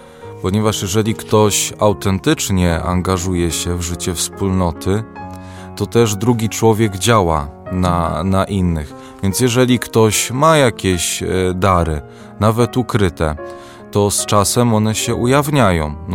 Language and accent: Polish; Malbork, Pomeranian Voivodeship, Poland; a dojeżdżałem z Malborka do Gdańska, bo pochodzę z Malborka